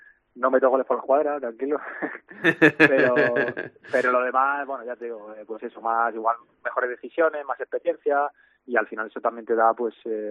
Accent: Torrejón de Ardoz, Community of Madrid, Spain; con un equipo de allí de donde soy yo, de Torrejón de Ardoz

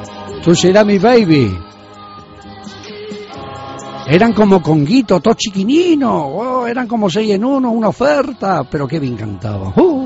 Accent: Spain; que como somos españoles, qué triste.

